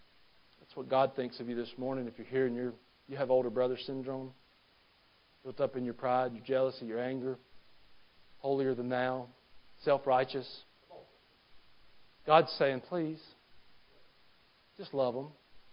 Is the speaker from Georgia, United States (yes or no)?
yes; Georgia, United States; also born or lived in Virginia; We're from Georgia, and we lived in Virginia for a while, and we would travel home to Georgia as much as possible.